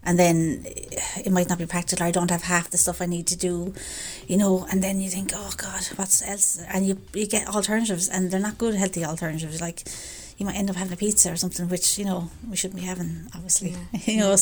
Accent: Limerick, Munster, Ireland; from Limerick. 53, married with two kids.

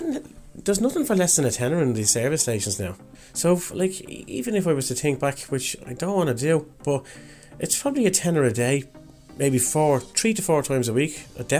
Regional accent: Tallaght, Leinster, Ireland; I'm from Talla in South County Dublin. I'm 52 years of age and I drive trucks for a living.

